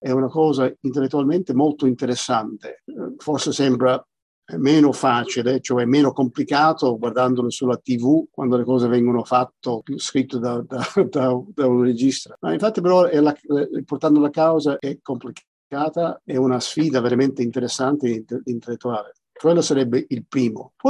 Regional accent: Australia; un anno e mezzo dopo sono nato io, 4 anni e mezzo dopo di quello la mia sorella più piccola, perciò siamo stati cresciuti qui in Australia.

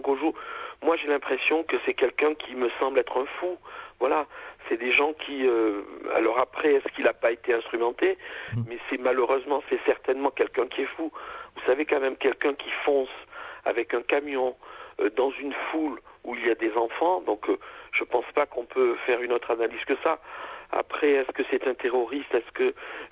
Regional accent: Nice, Provence-Alpes-Côte d'Azur, France; Oui, je suis de Nice, donc j'ai passé toute mon enfance.

